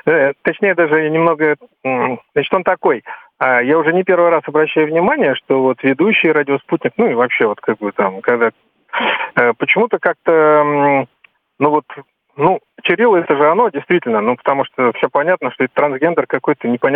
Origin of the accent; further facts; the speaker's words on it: Saint Petersburg, Russia; я из Питера.